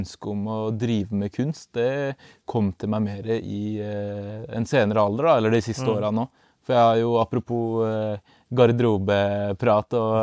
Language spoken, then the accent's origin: Norwegian; Drammen, Buskerud, Norway; Nei, jeg er fra Drammen.